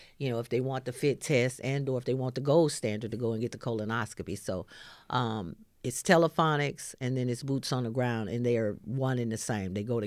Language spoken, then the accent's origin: English; Arkansas, United States; accent: Arkansas dialect; I mean, you know, we're from Arkansas. You can tell by our dialect that we're not from, you know, upstate New York.